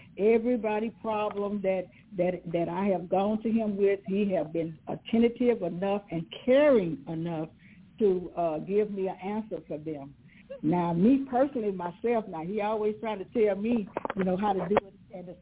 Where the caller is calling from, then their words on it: Beaumont, United States; I'm calling from Beaumont, and I have some more people online from Beaumont, too, as well.